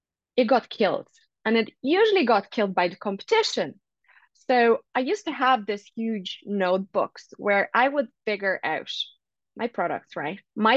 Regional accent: Moldova; I'm originally from Moldova, and I have a medical degree.

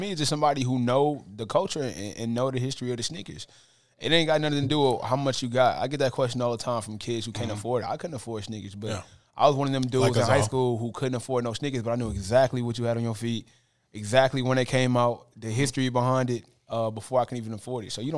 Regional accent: Cleveland, Ohio, United States; now in Atlanta, United States; But I'm originally from Cleveland, moved to Atlanta.

